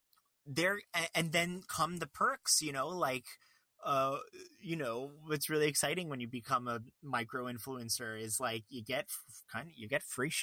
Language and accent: English; Fort Lauderdale, Florida, United States; also born or lived in Long Island; When I was in middle school, I'm from Long Island, but I was raised in Fort Lauderdale.